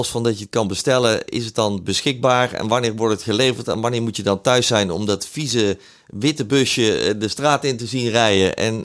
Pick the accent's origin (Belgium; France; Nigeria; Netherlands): Netherlands; En dat zit ook eigenlijk in het DNA van ons als Nederlanders